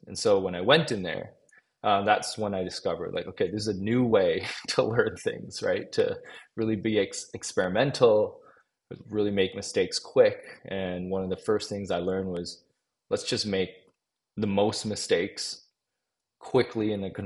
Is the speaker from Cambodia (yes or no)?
yes; Cambodia; growing up in Cambodia, where I was exposed early to the impacts of portable point of care diagnostics when I grew up there in the early 90s.